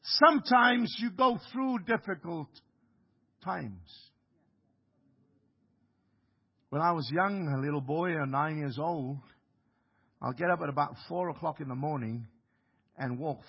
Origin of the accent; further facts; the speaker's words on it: Samoa; moved away; I come from Samoa. God preappointed me to be a Samoan. But God also had a plan to bring me here.